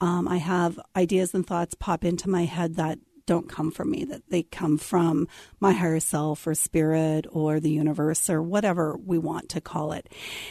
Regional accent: Seattle, Washington, United States; from Seattle, too. So we're connected already.

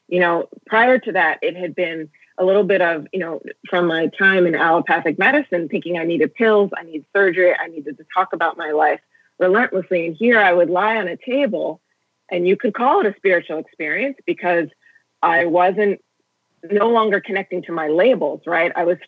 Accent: United States; Yeah, I'm so American.

